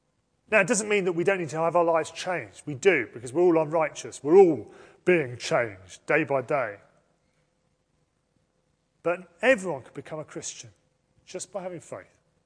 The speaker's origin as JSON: {"language": "English", "country": "United Kingdom", "tie": "born there", "said": "I was British before I had a passport, by virtue of the Britishness of my parents and the fact that I was born in these great islands."}